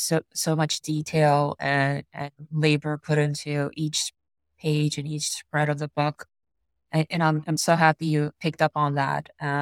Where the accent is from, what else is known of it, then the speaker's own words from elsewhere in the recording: United States; And I grew up here in America, and I didn't feel the representation as growing up. Came here when I was 7 years old.